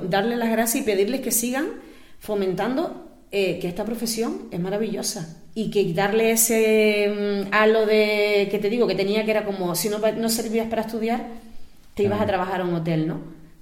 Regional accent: Canary Islands, Spain; yo soy de aquí, de Lanzarote, y es una isla que nuestro principal motor es el turismo

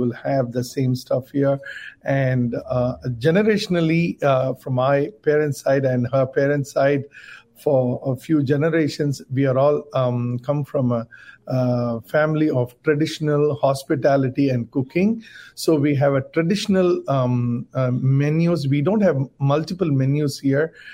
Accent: Tamil Nadu, India; English is a second language; And we are from South India, and I'm from a state called Tamil Nadu in southern part of India, and my wife is from Kerala.

